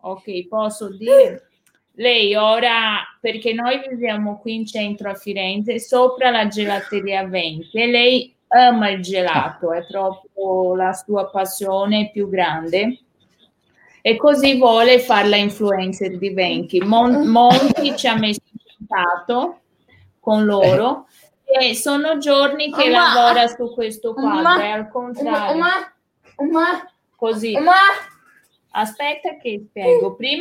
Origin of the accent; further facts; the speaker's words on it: São Paulo, Brazil; Io sono di San Paolo, era una giungla di pietra, si dice, no?